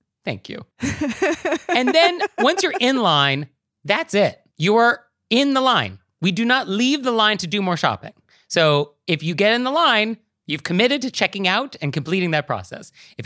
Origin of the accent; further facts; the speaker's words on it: West Coast, United States; now in New York City, United States; I grew up on the West Coast. I moved to New York City. We don't have Walmarts in either of these places.